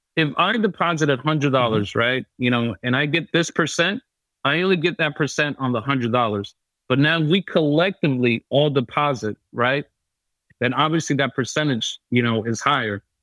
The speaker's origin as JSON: {"language": "English", "town": "New York City", "region": "New York", "country": "United States", "tie": "born or raised there", "said": "I was born and raised in New York City."}